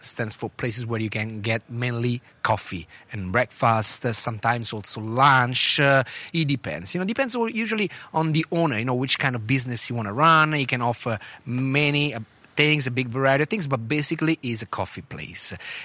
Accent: Italy; I know food because basically growing up in Italy, that helps a lot to know about food.

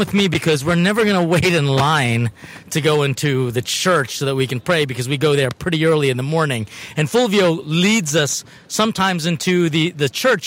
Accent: Philippines; And I'm Filipino, so I love me some karaoke.

